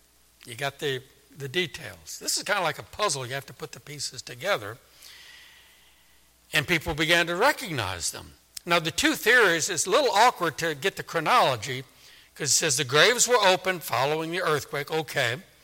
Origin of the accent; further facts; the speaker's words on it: New Orleans, Louisiana, United States; You know, I'm from New Orleans, and New Orleans is 10 feet below sea level, and it's swamps everywhere, Lake Pontchartrain to the north and Mississippi River to the south.